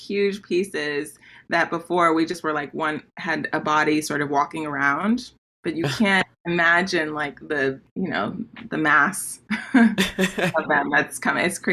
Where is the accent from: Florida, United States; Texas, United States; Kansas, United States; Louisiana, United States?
Florida, United States; Miami; So I'm originally from Florida, Miami, Florida.